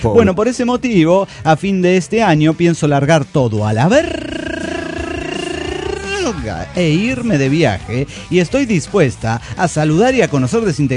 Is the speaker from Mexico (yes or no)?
yes; Morelia, Michoacán, Mexico; de Morelia, Michoacán.